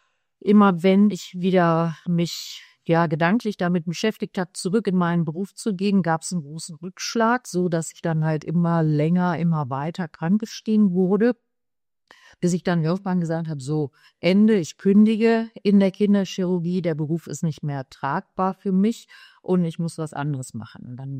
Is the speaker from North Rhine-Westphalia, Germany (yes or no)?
yes; Cologne, North Rhine-Westphalia, Germany; born there; now in Essen, Germany; Also ich bin gebürtige Kölnerin